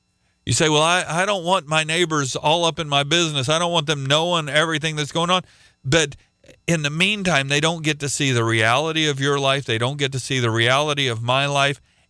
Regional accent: Oklahoma, United States; I came from Oklahoma, and people didn't have back porches in Oklahoma.

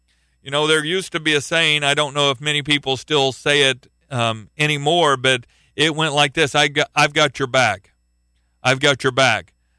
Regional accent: United States; because I am an American, I have a sin problem

